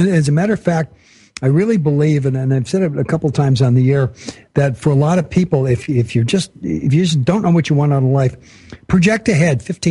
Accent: Los Angeles, California, United States; I grew up in a world that was nothing like this. And I'm from the Los Angeles area.

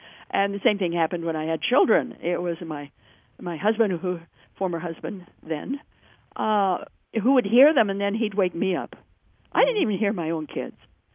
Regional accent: Boise, Idaho, United States; So January 2, 1977, I come from Boise, Idaho. And then, you know, we're talking snow, we're talking ice.

